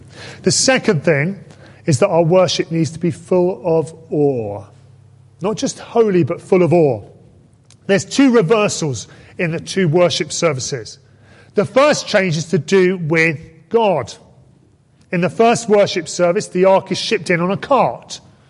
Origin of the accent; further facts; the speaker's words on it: United Kingdom; I think the hardest thing for us, if we're British, is that we are so conscious of what other people think.